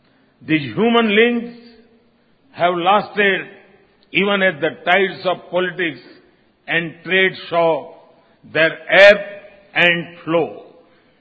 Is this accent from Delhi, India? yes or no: no; Gujarat, India; English is a second language; Lothal, in my home state Gujarat, was among the world's oldest ports.